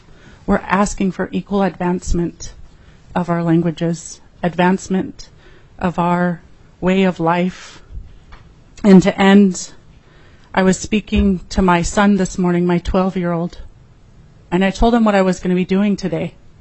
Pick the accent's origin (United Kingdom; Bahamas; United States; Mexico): United States; Klawak, Alaska; as I stated. I'm originally from Klawak, Alaska, and I'm Tlingit.